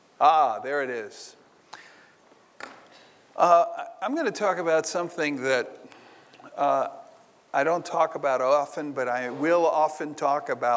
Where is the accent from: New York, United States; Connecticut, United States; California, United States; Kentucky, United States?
New York, United States; I'm from New York, so I speak fluent sarcasm.